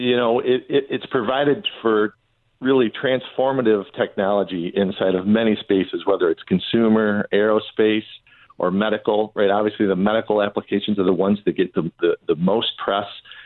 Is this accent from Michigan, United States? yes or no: yes; Michigan, United States; Well, I grew up in Southeast Michigan, and you know, spent a lot of time rolling around in the automotive industry.